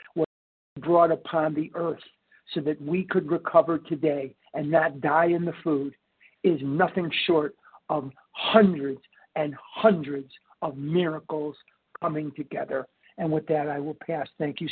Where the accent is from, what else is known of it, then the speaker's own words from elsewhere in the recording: Scottsdale, Arizona, United States; I'm from Scottsdale. I live in Scottsdale, Arizona. I'm currently in Arlington Heights, Illinois.